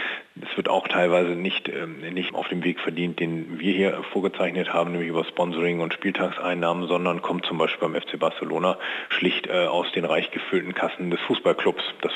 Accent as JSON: {"language": "German", "town": "Oldenburg", "region": "Lower Saxony", "country": "Germany", "tie": "born or raised there", "said": "Wir haben auch ein sehr wettbewerbsfähiges Team in Oldenburg. Meine Heimatstadt, es freut mich"}